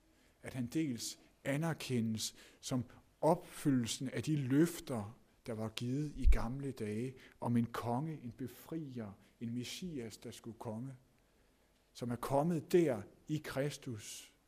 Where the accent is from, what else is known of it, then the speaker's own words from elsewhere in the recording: Zealand, Denmark; og jeg er selv fra Lolland